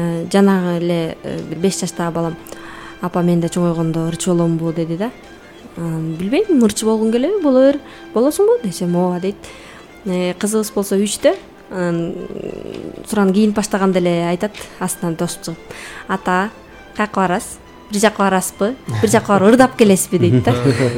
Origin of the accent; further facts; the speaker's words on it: Toktogul, Jalal-Abad Region, Kyrgyzstan; Торгойлордун мекени Токтогулда Терексуу деген айылында төрөлгөм. Кичинекен мекени Токтогул.